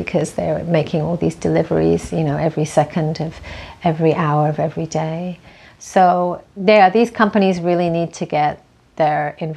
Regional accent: United Kingdom; I mean, I'm British, so that means French fries

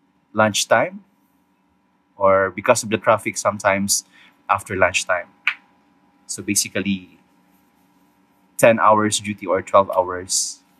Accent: Philippines; I'm 30 years old and I'm currently based here in Manila. I'm from the Philippines

